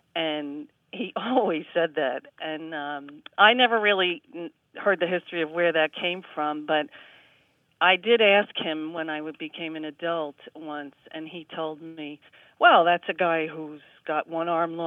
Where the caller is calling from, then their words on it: Spring Valley, New York, United States; I am calling from Spring Valley, New York.